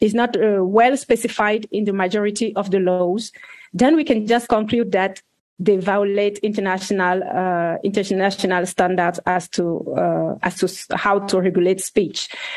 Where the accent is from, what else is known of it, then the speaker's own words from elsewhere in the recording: Yaoundé, Centre, Cameroon; English is a second language; from Yaoundé, in Yaoundé, Cameroon.